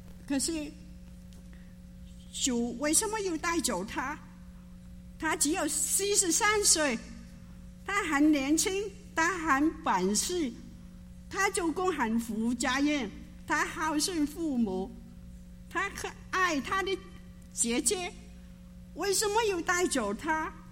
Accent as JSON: {"language": "Chinese", "country": "Hong Kong", "first_language": "Cantonese", "second_language": "Chinese", "said": "因为我从香港来一个人，我的家人都在香港。"}